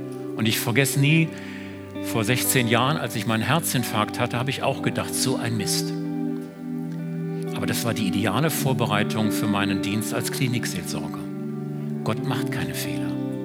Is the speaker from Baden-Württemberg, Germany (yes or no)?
yes; Baden-Württemberg, Germany; Wir sind keine Schwaben, wir sind Badener.